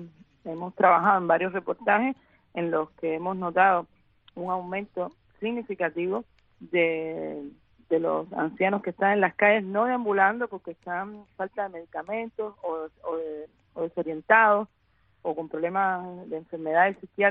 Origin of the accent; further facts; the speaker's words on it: Cuba; moved away; cuando yo salí de Cuba